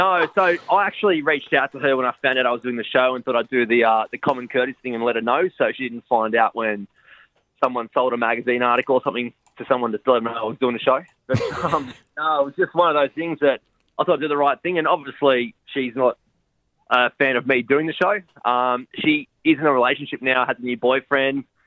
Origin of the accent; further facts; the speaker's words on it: Sydney, New South Wales, Australia; I grew up in Cronulla in Sydney. So I had a lot of schoolmates and some family.